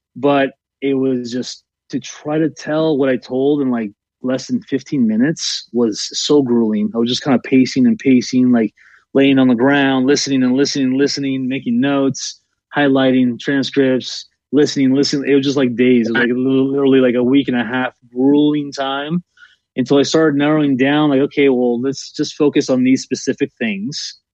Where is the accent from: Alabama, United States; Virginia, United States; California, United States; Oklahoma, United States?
California, United States; Los Angeles; born there; first language Spanish; English is a second language; I was born here in East LA. Actually, no, in downtown Los Angeles. And you know, I just, it was in my heart since I was a kid. You know, I speak both languages fluently. I actually learned Spanish first.